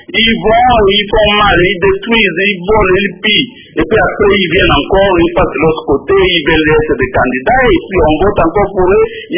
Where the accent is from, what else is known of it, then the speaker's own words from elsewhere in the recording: DR Congo; Et l'opposition chez nous au Congo